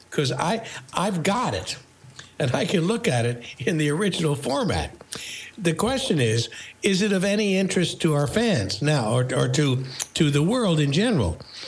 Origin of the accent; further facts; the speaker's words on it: New York, United States; Yeah, my life growing up in New York and my adventures with my dad and mom